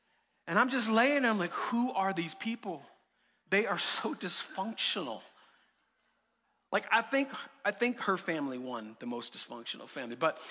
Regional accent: Florida, United States; I'm from Florida. I had never seen snow. I'm 22 years old, never seen snow in my life, and snow was on the ground.

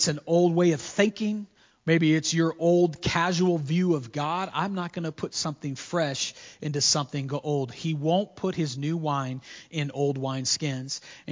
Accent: Florida, United States; And I'm from Florida, born and raised.

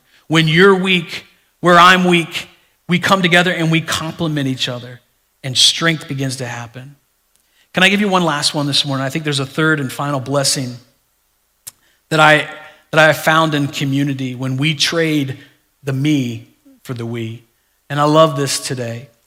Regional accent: Florida, United States; I mean, here I am coming from Florida. We didn't have big things like this.

